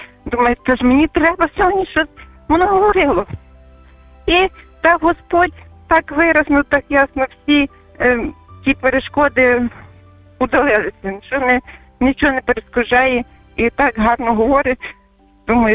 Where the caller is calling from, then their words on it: Chernivtsi Oblast, Ukraine; Я з Буковини телефоную до вас